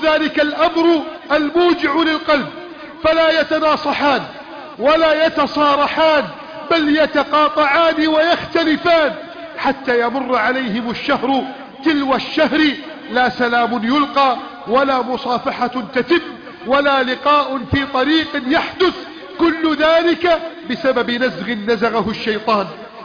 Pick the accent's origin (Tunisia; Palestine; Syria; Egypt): Egypt; بلدنا مصر